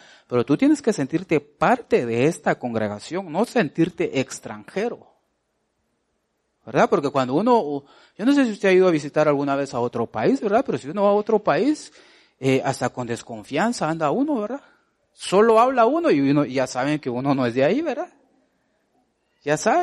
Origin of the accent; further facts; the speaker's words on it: Guatemala; Todos somos de Guatelinda.